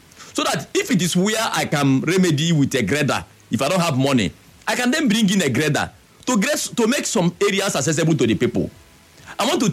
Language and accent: English; Nigeria; I come from Odagwa community in the Chila government area, Ward 15.